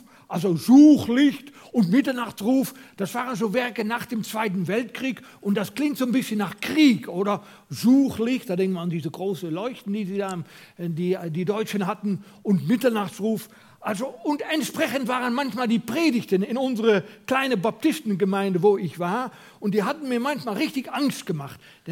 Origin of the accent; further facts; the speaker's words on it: Netherlands; German is a second language; Nun, ich komme ja aus Holland. Und in Holland hatten wir in meiner Jugendzeit eine ganz starke Bewegung, Endzeitbewegung hat man das genannt.